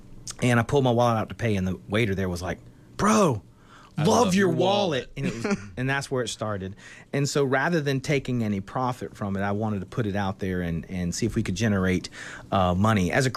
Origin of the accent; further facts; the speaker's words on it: United States; majority of the stuff that we do is here in Bay County because this is my hometown.